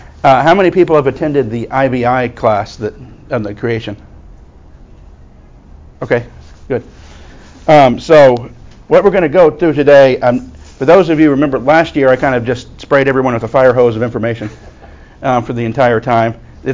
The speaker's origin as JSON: {"language": "English", "town": "Farragut", "region": "Tennessee", "country": "United States", "tie": "born or raised there", "also_born_or_lived": "Knoxville, Tennessee", "said": "I was born in Knoxville, Tennessee, raised around the suburb of Farragut, named after the admiral who was raised himself around there."}